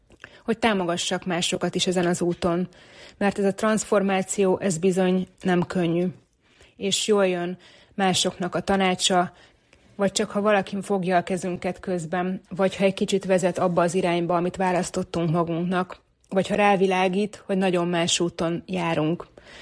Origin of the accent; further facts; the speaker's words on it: Hungary; also born or lived in Budapest; 16 év után elhagytam Budapestet, ahol akkor éltem, eladtam az akkori lakásomat, és a Balaton mellé költöztem. Oda, ahol felnőttem.